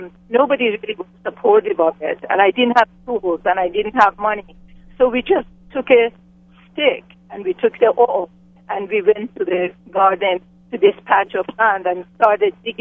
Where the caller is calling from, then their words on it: Hawaii, United States; Aloha. I am a teacher from the Big Island, and I've had a garden for about 19 years.